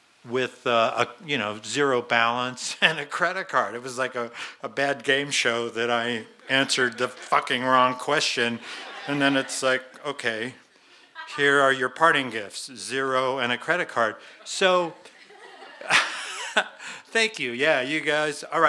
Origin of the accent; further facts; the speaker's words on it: Boulder, Colorado, United States; now in Longmont, United States; I'm a local guy. I grew up in Boulder. We bought a house in Longmont.